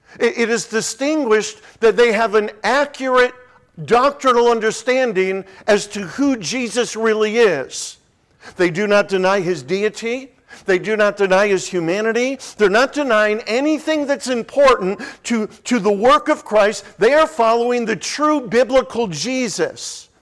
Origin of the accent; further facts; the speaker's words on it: New England, United States; And I hadn't seen any of that growing up in New England.